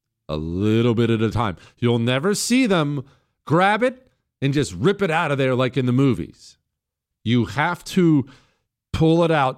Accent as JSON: {"language": "English", "region": "Iowa", "country": "United States", "said": "I'm originally from Northwest Iowa. Lived there 23 years."}